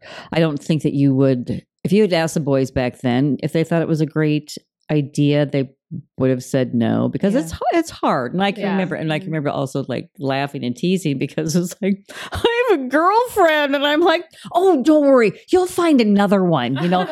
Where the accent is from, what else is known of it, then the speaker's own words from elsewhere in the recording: Omaha, Nebraska, United States; moved away as an adult; I grew up in Omaha, Nebraska.